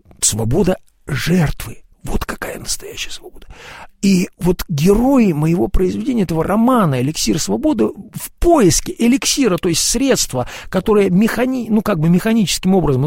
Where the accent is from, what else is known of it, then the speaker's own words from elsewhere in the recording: Russia; moved away as an adult; Я из России уехал на служение в Шотландию, Ирландию почти 20 лет назад.